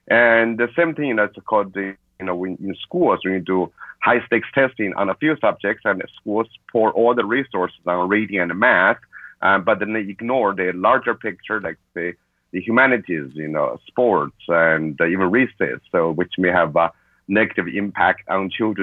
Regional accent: China; Because I was born and raised in China, I saw the impact of test scores, testing systems.

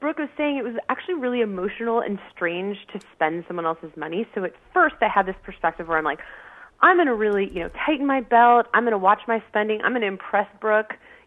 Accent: Napa, California, United States; So we went out with my high school sweetheart, who still lived in my hometown in Napa, California.

